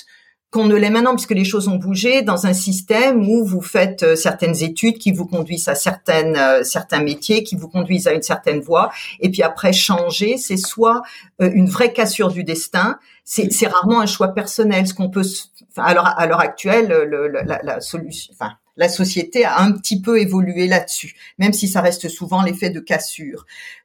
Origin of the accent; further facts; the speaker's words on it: Colmar, Grand Est, France; J'ai grandi en Alsace. Je suis née à Colmar, donc dans une jolie ville, on va dire, de province, aux confins du territoire de France, puisque je suis française, bien sûr